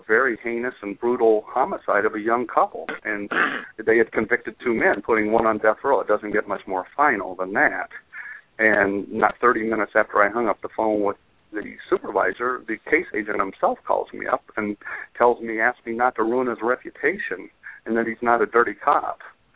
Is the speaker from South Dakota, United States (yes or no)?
no; Chicago, Illinois, United States; I came from the Chicago area. I'm very proud of the Illinois State Police, and I still am.